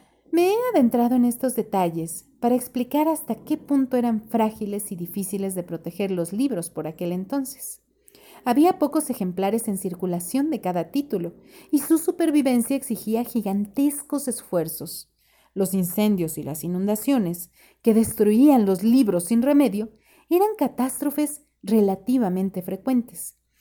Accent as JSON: {"language": "Spanish", "region": "Mexico City", "country": "Mexico", "also_born_or_lived": "Yucatán", "said": "yo siempre voy a ser de mi tierra, a la que amo, pero muchas cosas de allá sí que aprendí"}